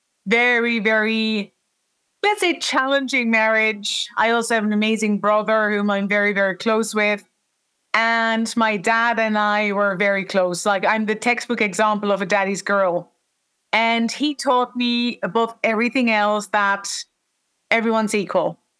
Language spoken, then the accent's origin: English; Netherlands; As you just mentioned, I grew up in the Netherlands.